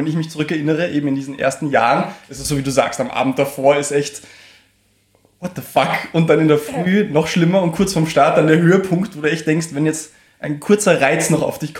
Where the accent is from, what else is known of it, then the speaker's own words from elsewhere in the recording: Carinthia, Austria; also born or lived in Vienna; ich bin ja komplett, also ich meine, in Wien aufgewachsen, aber ansonsten born and raised, mehr oder weniger, in Kärnten.